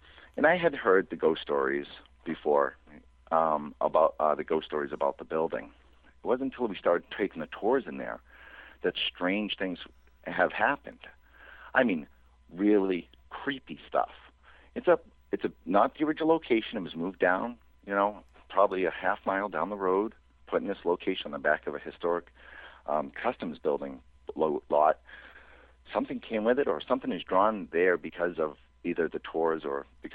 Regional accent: Boston, Massachusetts, United States; accent: Boston; I have to lose my Boston accent because I'll have people say from Canada or from overseas on the tour

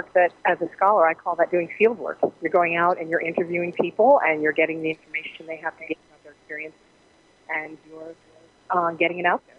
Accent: Michigan, United States; also born or lived in New York City, United States / Westchester County, United States / New Jersey, United States; Well, I grew up in a lot of different places. I was born in New York City. I lived for a couple years in Westchester County, and then my family moved to New Jersey, and I lived there till I was about 8. And then we moved to Michigan

